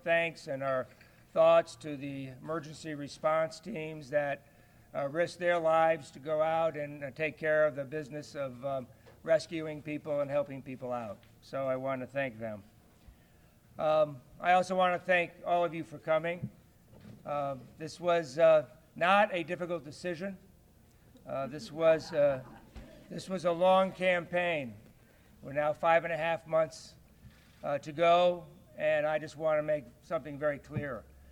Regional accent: Des Moines, Iowa, United States; I went back to my hometown of Des Moines

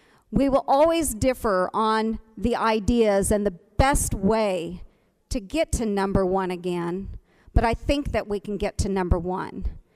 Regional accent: Iowa, United States; We are both Iowa natives, and I grew up in Montgomery County, where I reside now.

